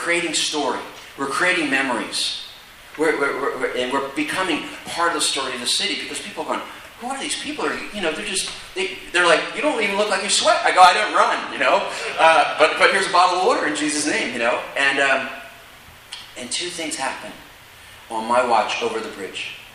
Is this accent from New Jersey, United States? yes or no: yes; New Jersey, United States; now in Tampa, United States; And I said, I'm from New Jersey.